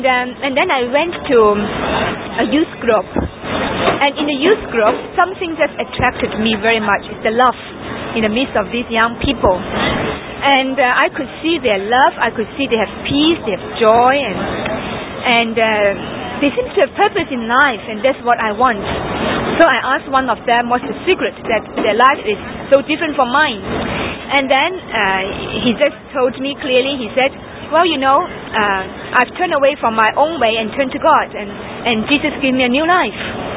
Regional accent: Hong Kong; English is a second language; I'm from Hong Kong. And when I was around the age of 15, at that time, I went to an English school to study in Hong Kong, and my English was so poor.

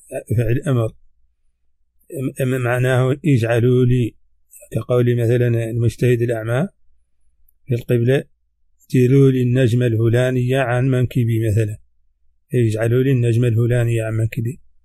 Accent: Mauritania; accent: Hassaniya; هذه ترجمة كلمات من لهجتنا الحسانية

